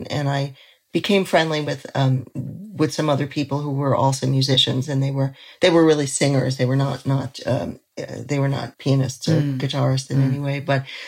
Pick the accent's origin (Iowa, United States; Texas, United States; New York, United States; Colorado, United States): New York, United States; Forest Hills; who was from my town where I grew up and in Forest Hills, New York. and which is outside of Manhattan